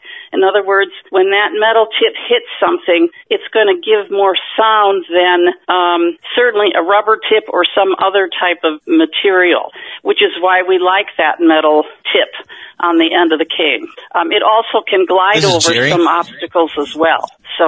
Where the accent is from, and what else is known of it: Baltimore, Maryland, United States